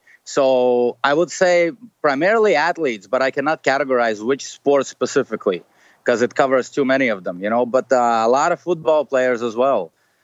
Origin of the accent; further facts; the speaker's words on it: Miami, Florida, United States; I'm from Miami, Florida.